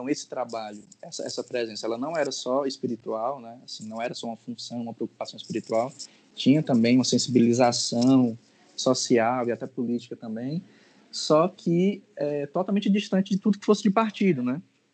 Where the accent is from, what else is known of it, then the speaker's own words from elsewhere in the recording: Fortaleza, Ceará, Brazil; A minha história, assim, na cidade de Fortaleza, ela começa numa periferia, né? Eu sou do Pirambu. Depois eu mudo para uma outra periferia, que é uma Messejana.